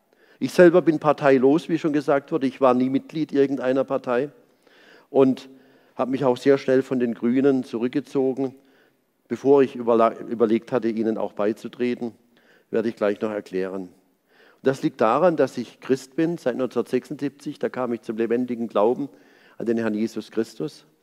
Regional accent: Pforzheim, Baden-Württemberg, Germany; ich bin ja Jahrgang 58, bei der Gründung der Grünen, da war ich 22 Jahre alt, das war 1980 in Karlsruhe in der Nähe meiner Heimatstadt Pforzheim.

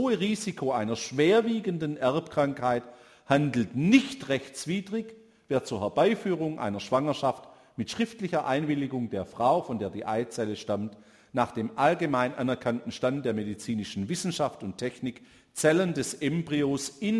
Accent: Konstanz, Baden-Württemberg, Germany; Dort, wo ich herkomme, aus Konstanz

